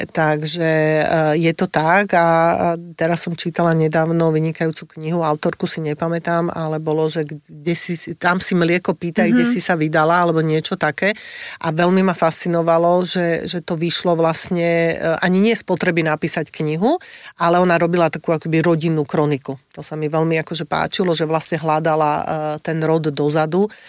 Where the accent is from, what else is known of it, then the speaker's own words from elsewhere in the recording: Bardejov, Prešov Region, Slovakia; Ja som z Bardejova, ja som z východu.